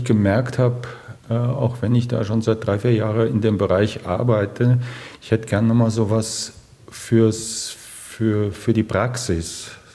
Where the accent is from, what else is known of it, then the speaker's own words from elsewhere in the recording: Vienna, Austria; ich komme aus Wien, aus Österreich und arbeite dort in der Erzdiözese